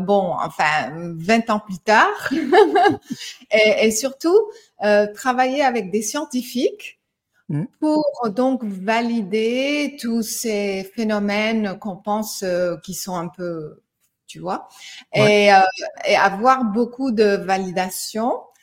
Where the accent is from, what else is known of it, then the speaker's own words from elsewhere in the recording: United States; French is a second language; je suis américaine pour les personnes qui reconnaissent un petit accent, mais j'ai une mère française